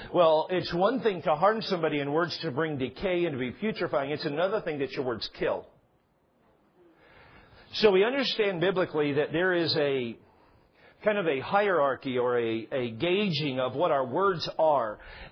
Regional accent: United States; I love sarcasm because I'm an American.

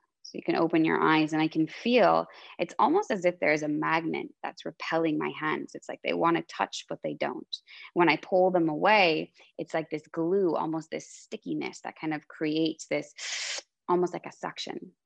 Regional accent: United States; I had been taught in my home country, which is America.

